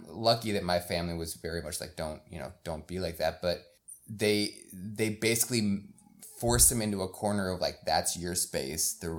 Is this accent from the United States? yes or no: yes; Chisago City, Minnesota, United States; I remember growing up in Chisago.